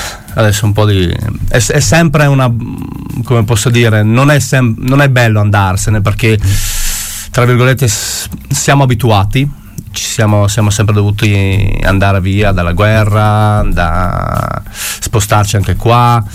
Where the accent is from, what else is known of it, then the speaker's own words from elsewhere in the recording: Kosovo; now in Italy; ci saranno alcune specialità delle mie parti, perché noi siamo originari del Kosovo, quindi qualcosa abbiamo portato qua